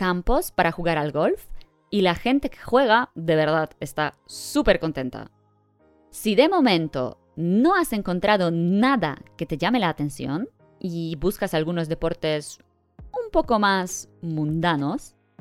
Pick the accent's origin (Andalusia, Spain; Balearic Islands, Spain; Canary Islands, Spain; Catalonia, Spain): Balearic Islands, Spain; Antes, para ir a una escuela de baile callejero, tenía que ir a Palma, la capital, porque en mi pueblo no había absolutamente nada.